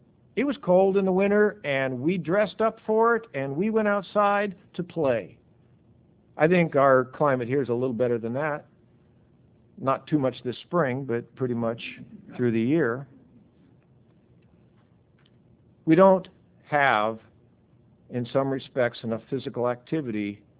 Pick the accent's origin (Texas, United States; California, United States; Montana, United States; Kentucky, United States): Montana, United States; I grew up in Montana. It's cold there in the winter. We played outside in the winter in Montana.